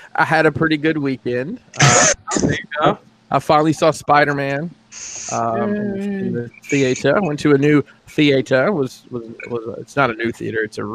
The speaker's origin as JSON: {"language": "English", "region": "Alabama", "country": "United States", "moved": "yes", "said": "I have the before I moved from Alabama, where I'm from."}